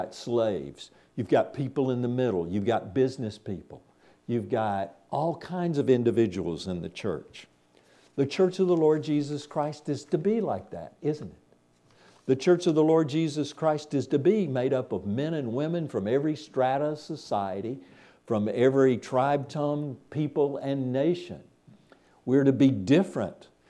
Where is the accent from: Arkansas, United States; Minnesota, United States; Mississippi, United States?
Arkansas, United States; We have people, Russell and I grew up in Arkansas.